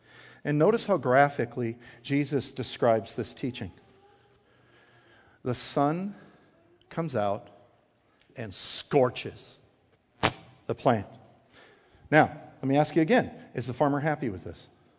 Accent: Midwest, United States; You know, I'm born and raised in the Midwest.

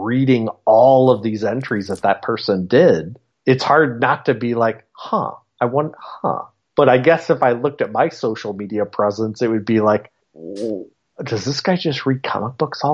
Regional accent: Naperville, Illinois, United States; my school – it was a suburban school. It was in Naperville, and there were definitely classes within Naperville.

